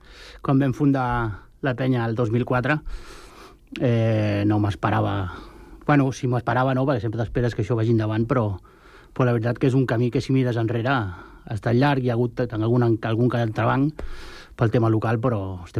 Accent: Sant Cugat, Catalonia, Spain; born there; que jo nascut a Sant Cugat

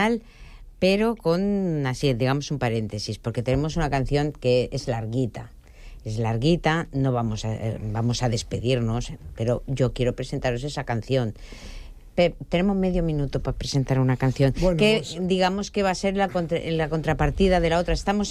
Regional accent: Andalusia, Spain; No, desde luego que yo, porque yo soy andaluz.

